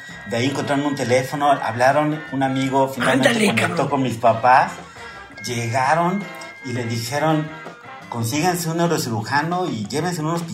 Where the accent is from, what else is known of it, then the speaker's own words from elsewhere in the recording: Mexico City, Mexico; born there; moved away as an adult; now in Guadalajara, Mexico; Yo realmente llegué a Guadalajara a los 18 años, yo nací en la Ciudad de México.